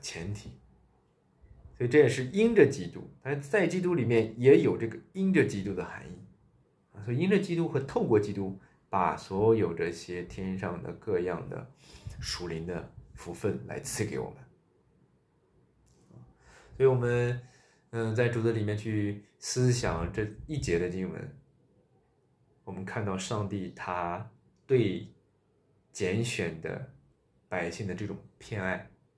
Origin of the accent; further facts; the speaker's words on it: China; 那这就是我们中国人的想法